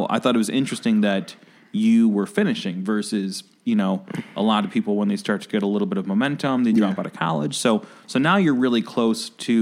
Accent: Oak Park, Illinois, United States; I grew up in Oak Park, mm-hmm. and to get to Oak Park, I mean, you can take 290 to get to and from the city to Oak Park

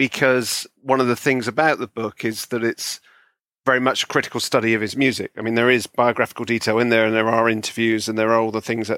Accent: Bristol, South West England, United Kingdom; now in London, United Kingdom; No, well, I live in London, but I'm okay. I'm from Bristol originally, which is in the West Country.

